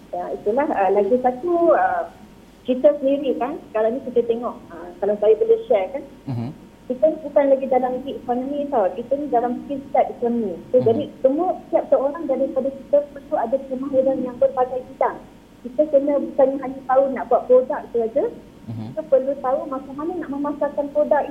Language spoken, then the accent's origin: Malay; Kuala Lumpur, Malaysia; Kami daripada Kuala Lumpur pergi belajar ke Kedah, pergi belajar ke Indonesia, pergi belajar ke Thailand untuk cari guru-guru yang terbaik.